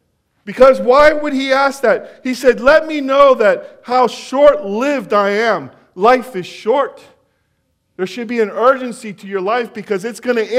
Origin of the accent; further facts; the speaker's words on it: California, United States; You know, growing up in Northern California, I know what it's like to float down a river.